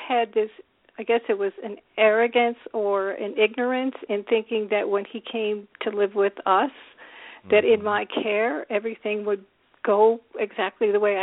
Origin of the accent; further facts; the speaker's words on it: Binghamton, New York, United States; also born or lived in Owego; now in Northern Virginia, United States; I grew up in Binghamton, New York, spent some time in Owego, so I'm a bit of a city girl and a country girl at the same time. Living in Northern Virginia now